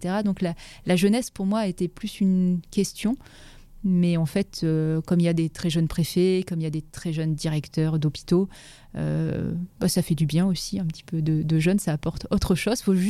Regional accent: Auvergne-Rhône-Alpes, France; born there; moi je suis née en Auvergne et j'ai grandi dans différentes petites villes de taille moyenne, d'ailleurs plutôt en zone gendarmerie quand j'y pense, je pense pas qu'on était vraiment en zone police, donc plutôt des petites villes

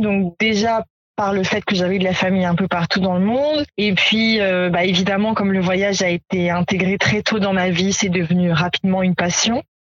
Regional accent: Lyon, Auvergne-Rhône-Alpes, France; moved away as an adult; now in Guadeloupe; j'ai quitté ma ville natale Lyon pour m'installer en Guadeloupe. Voilà, je réponds à cette interview avec les cocotiers en face de moi et ça fait 5 mois que je suis installée dans cette magnifique île

